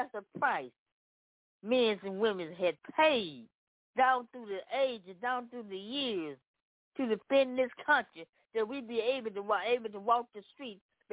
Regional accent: Memphis, Tennessee, United States; And I think about all these shooting up in Memphis, Tennessee. I'm coming from Memphis, Tennessee.

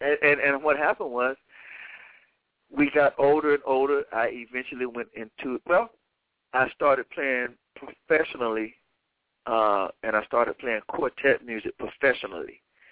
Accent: Virginia, United States; I'm from the East Coast. I'm from a state called Virginia.

